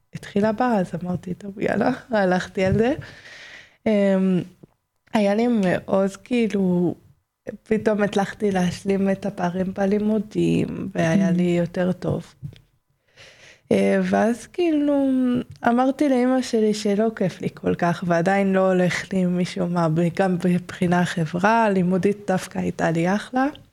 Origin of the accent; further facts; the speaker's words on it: Beersheba, Southern District, Israel; born there; אני אמא. אני נולדתי בבאר שבע.